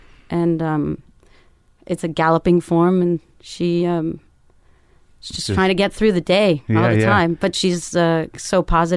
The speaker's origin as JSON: {"language": "English", "country": "Canada", "said": "My dad and my brother made me play hockey because I'm Canadian."}